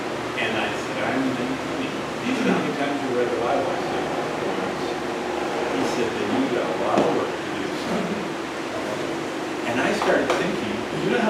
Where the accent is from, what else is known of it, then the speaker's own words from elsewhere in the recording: Michigan, United States; born there; also born or lived in South Carolina / Georgia / Los Angeles / Rhode Island; now in Colorado, United States; I was born in Michigan. I went to school in South Carolina. I pastored in Georgia. Then I pastored in Los Angeles.